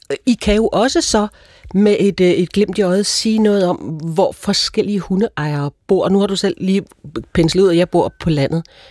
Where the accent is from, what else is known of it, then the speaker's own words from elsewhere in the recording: Zealand, Denmark; vi kommer begge to fra Stævns.